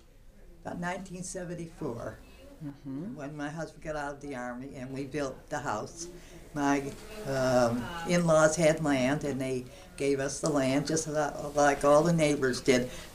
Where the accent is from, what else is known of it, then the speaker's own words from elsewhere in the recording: Derby, East Midlands, United Kingdom; I was born and raised in Derby.